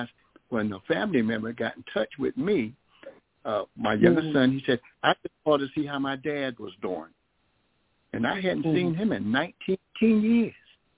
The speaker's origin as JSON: {"language": "English", "region": "New Jersey", "country": "United States", "tie": "born or raised there", "said": "well, I was raised in Jersey, and I moved to New York"}